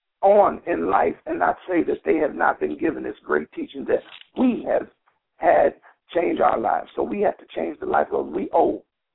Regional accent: Chicago, Illinois, United States; growing up in Chicago, gangbanging in Chicago, dealing drugs in Chicago

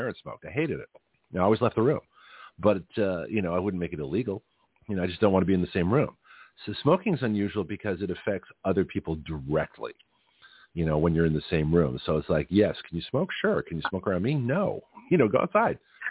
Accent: Canada; also born or lived in Australia; We used to have wrestling matches when I was a kid in Australia. And that's the first thing I had to do being Canadian.

